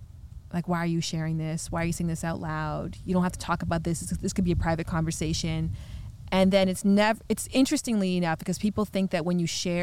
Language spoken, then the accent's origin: English; Canada; I'm from Canada